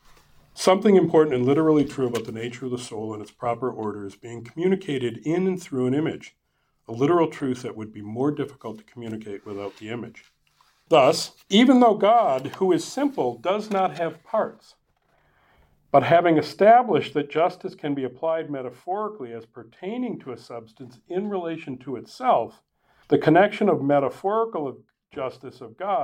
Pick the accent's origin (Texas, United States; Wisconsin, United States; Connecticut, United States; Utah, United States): Wisconsin, United States; Green Bay; I grew up in Green Bay, so.